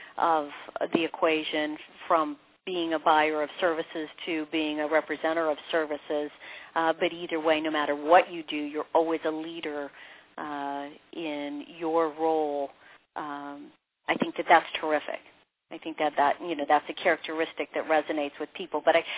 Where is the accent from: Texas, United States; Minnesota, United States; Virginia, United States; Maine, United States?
Maine, United States; born there; also born or lived in Nebraska; I was born in Maine, so I can talk about the fall colors. You know, I lived in Nebraska, of all places